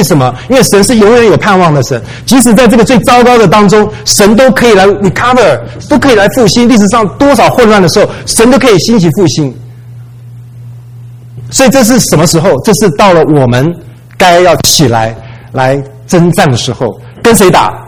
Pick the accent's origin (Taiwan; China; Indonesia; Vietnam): Taiwan; accent: Taiwanese Mandarin; 没有口音，没有我的口音，也没有台湾国语，很厉害